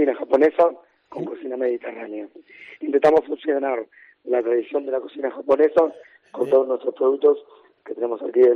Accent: Uruguay; mira, yo soy uruguayo.

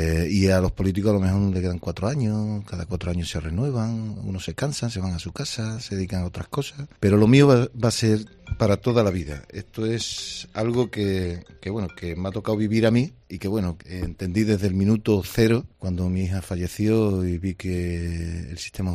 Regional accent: Spain; en el Estado, que somos todos los españoles

